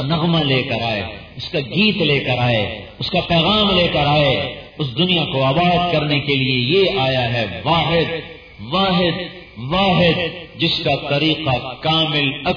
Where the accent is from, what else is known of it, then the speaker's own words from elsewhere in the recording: Khanewal, Punjab, Pakistan; میرا ضلع خانے والا ہے، وہاں میرا گاؤں ہے،